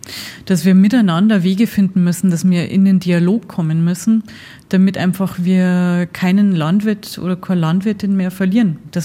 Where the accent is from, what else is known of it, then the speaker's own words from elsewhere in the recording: Bavaria, Germany; Ja, ich komme aus Oberbayern.